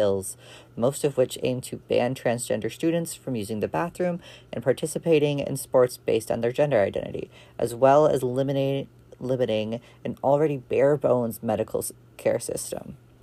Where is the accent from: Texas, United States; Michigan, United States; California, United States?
Michigan, United States; In my home state of Michigan, there's a bill in the state Senate proposed by 12 Republican senators